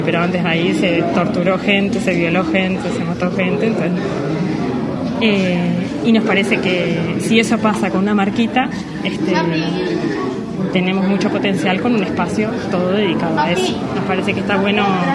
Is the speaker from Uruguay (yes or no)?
yes; Mercedes, Soriano, Uruguay; como soy de Mercedes y voto en Mercedes, para las elecciones tenía que venir